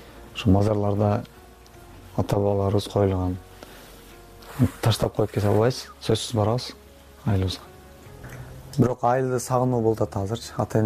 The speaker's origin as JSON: {"language": "Kyrgyz", "town": "Batken", "region": "Batken Region", "country": "Kyrgyzstan", "said": "Бул жакка биз өз Баткенден октябрда келдик"}